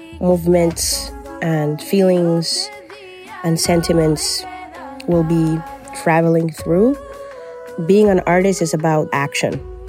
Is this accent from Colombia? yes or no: yes; Colombia; now in Canada; because I'm Colombian, but I live in Canada and I know what it is to be a settler by a citizenship. So as Canadian